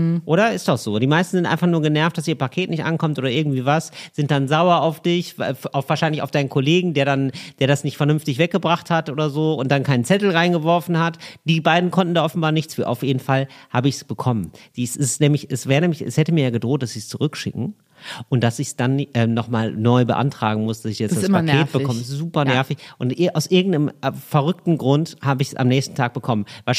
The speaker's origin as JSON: {"language": "German", "town": "Geldern", "region": "North Rhine-Westphalia", "country": "Germany", "tie": "born or raised there", "said": "das ist nahe meiner alten Heimat Geldern. Liebe Grüße an den Niederrhein."}